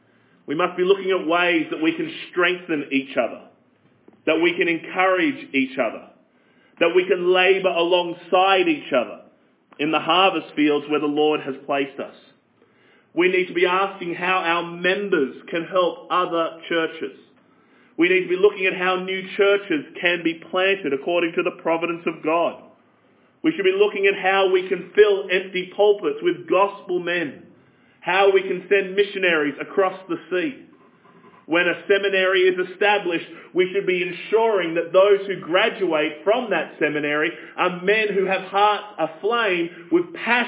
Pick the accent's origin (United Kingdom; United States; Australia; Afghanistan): Australia; As an Australian